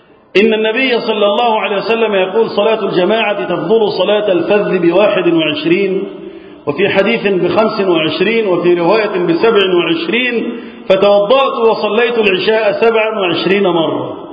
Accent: Egypt; اللهم احفظ بلدنا مصر وسائر بلاد المسلمين من الفتن.

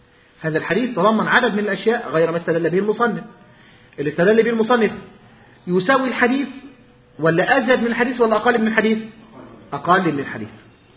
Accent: Egypt; عندنا في مصر

